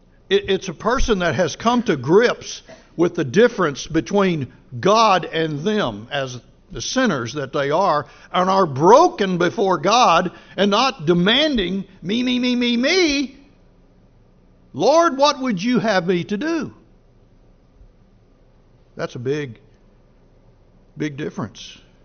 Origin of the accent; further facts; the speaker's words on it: United States; After all, I'm an American, you know.